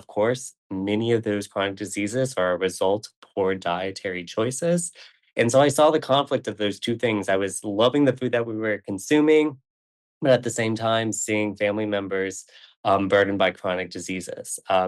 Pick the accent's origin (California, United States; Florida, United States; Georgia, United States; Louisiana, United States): Louisiana, United States; I was born and raised in Southern Louisiana, where I think we have some of the best food.